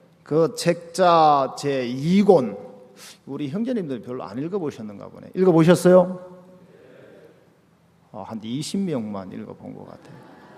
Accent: Jeongeup, North Jeolla, South Korea; 그리고 저는 전라북도 정읍에서 왔습니다. 그 정읍 전주가 엄청 덥거든요.

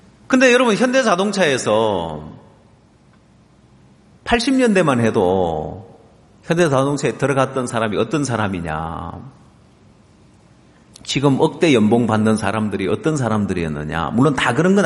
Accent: Ulsan, South Korea; 전 고향이 울산이라서 울산에 한 번씩 가면은

